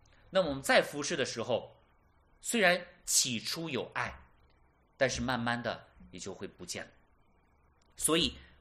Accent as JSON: {"language": "Chinese", "country": "China", "said": "但是我是从大陆来的，我知道大陆的姊妹女性啊，这方面真的需要"}